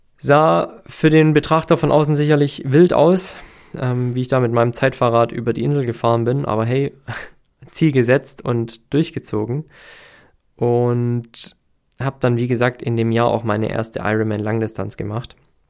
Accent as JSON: {"language": "German", "town": "Herrenberg", "region": "Baden-Württemberg", "country": "Germany", "tie": "born or raised there", "said": "Jobgelegenheit als sportlicher Leiter in einem großen Sporthotel hier in Herrenberg, also meiner Heimat. Und an dem Ort, an dem ich aufgewachsen bin und an dem ich mich auch sehr, sehr wohl gefühlt habe, stets, an dem meine Familie lebte"}